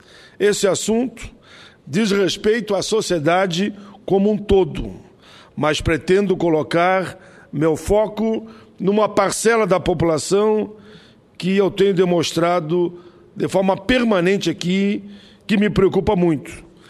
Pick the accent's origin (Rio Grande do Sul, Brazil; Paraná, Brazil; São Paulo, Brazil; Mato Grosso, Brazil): Rio Grande do Sul, Brazil; Caxias do Sul; born there; como eu sou muito Caxias, não é porque nasci em Caxias do Sul